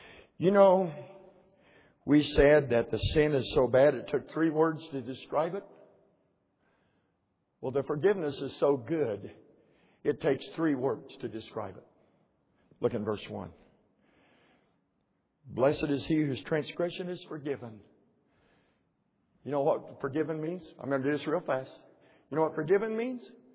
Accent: California, United States; I'd be glad to have that joy, but I'm not from Oklahoma. I'm from Southern California.

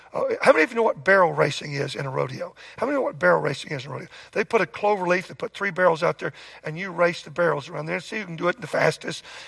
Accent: Oklahoma, United States; I grew up in Oklahoma.

